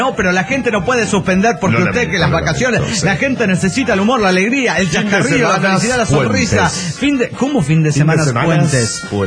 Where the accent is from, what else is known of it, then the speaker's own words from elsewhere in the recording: Santa Fe, Argentina; de Santa Fe, Argentina.